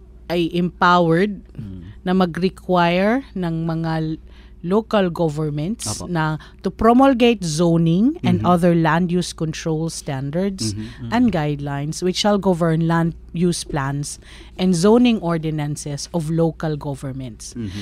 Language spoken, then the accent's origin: Tagalog; Visayas, Philippines; Tagalog is a second language; Ang galing ko mag-Tagalog, no? Parang hindi ako Bisaya .